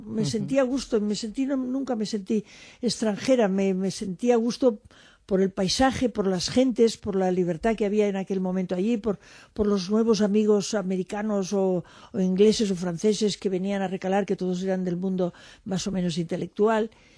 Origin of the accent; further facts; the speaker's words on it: Barcelona, Catalonia, Spain; also born or lived in Syria; yo tengo una patria, además de mi patria chica, que es Barcelona, tengo una patria que es España, pero tengo una patria que es, por ejemplo, Siria, donde he vivido algunos meses